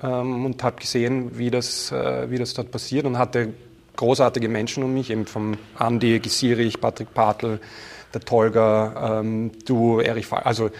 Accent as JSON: {"language": "German", "region": "Vienna", "country": "Austria", "tie": "born or raised there", "said": "Ich bin in Wien im zweiten Bezirk aufgewachsen"}